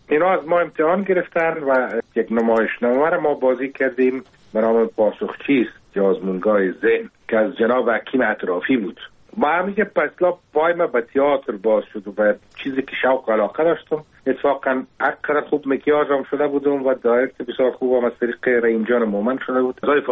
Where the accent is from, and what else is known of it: Kabul, Afghanistan; born or raised there